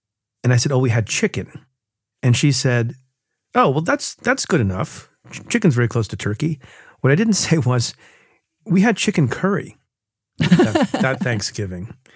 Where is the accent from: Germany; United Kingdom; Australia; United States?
United States; New Jersey; I grew up in Jersey.